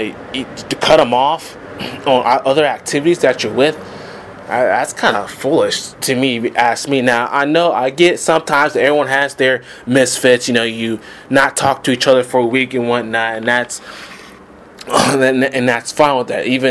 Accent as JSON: {"language": "English", "region": "Georgia", "country": "United States", "said": "Of course, I'm from Georgia as well."}